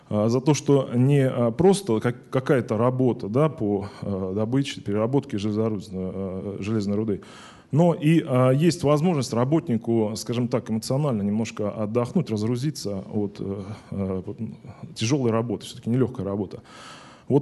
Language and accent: Russian; Gubkin, Belgorod Oblast, Russia; Я являюсь как бы коренным жителем Белорусской области, город Губкин, родился и вырос здесь.